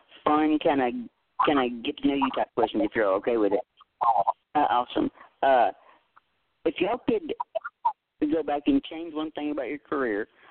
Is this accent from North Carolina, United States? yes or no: no; Tennessee, United States; accent: southern; Well, I'm from Tennessee myself, so I got that southern accent too, being from Tennessee.